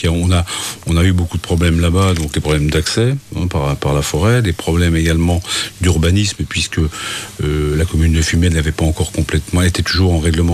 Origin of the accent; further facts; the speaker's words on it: France; Ce qui est difficile chez nous en France